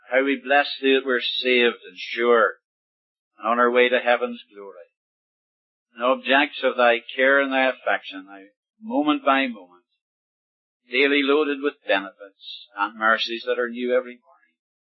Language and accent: English; Ireland; And being Irish, I don't know how to retreat.